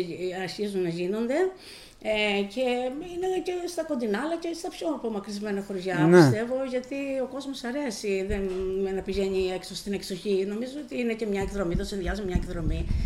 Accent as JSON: {"language": "Greek", "town": "Ziros", "region": "Crete", "country": "Greece", "tie": "born or raised there", "said": "δεν το παρουσίασα εδώ μόνο στο χωριό μου στη Ζήρου"}